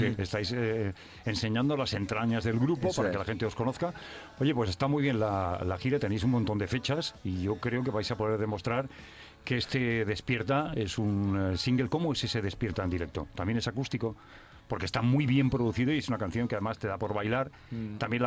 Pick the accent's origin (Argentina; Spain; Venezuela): Spain; Catalonia; porque es verdad que yo soy catalán y sé lo que estás diciendo